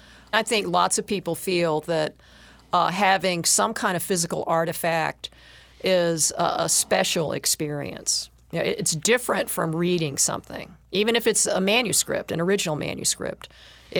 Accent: Atlanta, Georgia, United States; Yeah, I had several neighbors when I was growing up in Atlanta who were combat vets from World War II, and they had their relics.

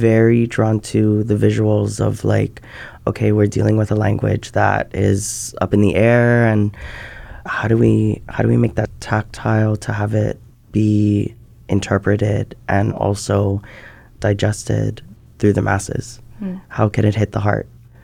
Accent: Kaneohe, Hawaii, United States; I always like to think of myself as homegrown. I'm from Kaneohe. I live in Nu'uanu

